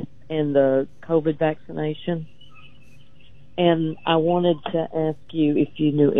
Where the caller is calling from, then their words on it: Mississippi, United States; I'm calling you from Mississippi.